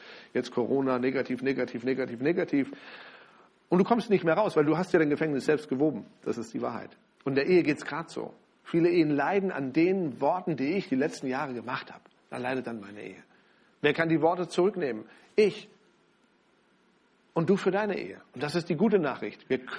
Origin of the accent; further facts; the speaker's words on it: Germany; Dann müssen wir doch drüber reden, wir sind doch Deutsche, wir müssen über all das reden, was negativ läuft.